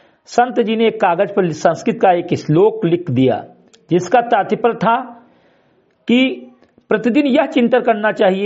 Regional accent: Bahraich, Uttar Pradesh, India; ग्राम सभा सिमरी कटई विकासखंड मिनपुरवा जनपद बहराइच का मूल निवासी हूं

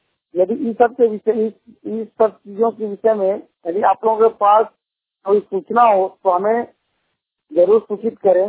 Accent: Aurangabad, Bihar, India; मैं बिहार औरंगाबाद का निवासी हूँ। मैं 100% ब्लाइंड हूँ।

